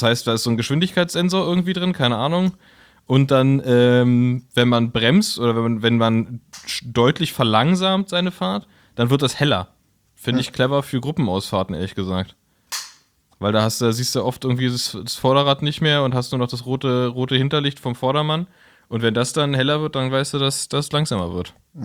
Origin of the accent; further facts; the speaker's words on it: Berlin, Germany; nee, wir sind aus Berlin, also Berliner Kennzeichen.